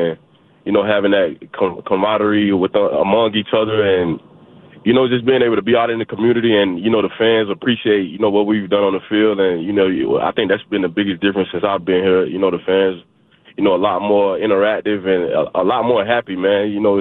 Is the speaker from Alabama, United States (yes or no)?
yes; Alabama, United States; Yeah, I mean, I think just me growing up in Alabama, you know, this week right here is huge in the state of Alabama